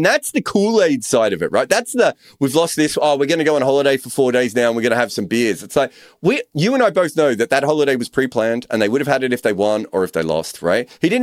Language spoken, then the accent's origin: English; Australia; And I'm an Australian.